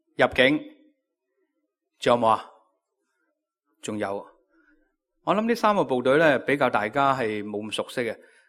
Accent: China; 我哋中国人好体会嘅，

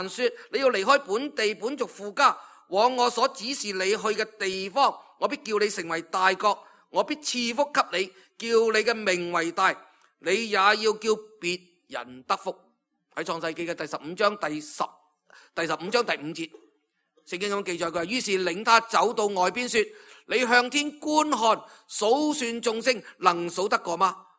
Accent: China; 好像我们中国人有时为一些东西命名都有个意思

